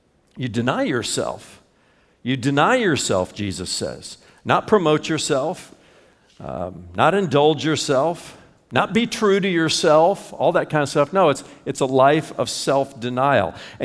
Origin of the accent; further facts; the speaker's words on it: Indiana, United States; I remember when I was growing up in Indiana, we had a family dog named Nikki.